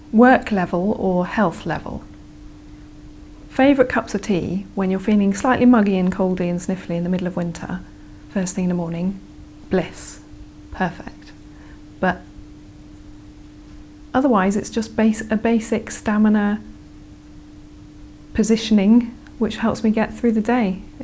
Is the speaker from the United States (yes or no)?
no; Kenya; I grew up in Kenya, so I've got memories of living near plantations, tea plantations.